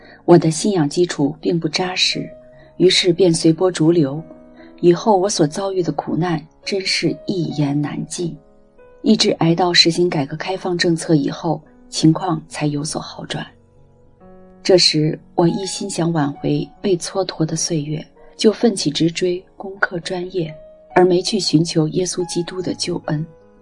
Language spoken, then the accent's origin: Chinese; Ningbo, Zhejiang, China; 我老家在浙江宁波，抗日战争时宁波沦陷